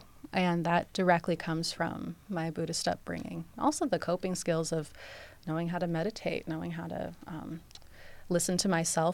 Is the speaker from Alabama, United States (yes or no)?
no; Toledo, Ohio, United States; also born or lived in East Coast; Yeah, so I was born not in Toledo. Many people be like, what? I was born on the East Coast and moved here when I was really young. And I have a very deep connection with the roots in Toledo. So I went to Toledo School for the Arts.